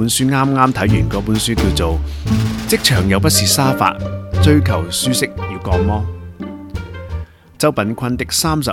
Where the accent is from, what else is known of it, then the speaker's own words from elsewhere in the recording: Hong Kong; 咁我自己作为一个香港人睇起嚟